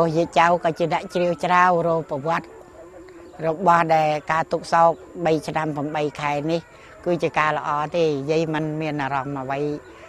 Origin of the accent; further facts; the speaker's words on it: Takeo, Cambodia; ស្រុកកណៅភូមិហ្នឹងឃុំហ្នឹងអត់មានមកពីណាទេ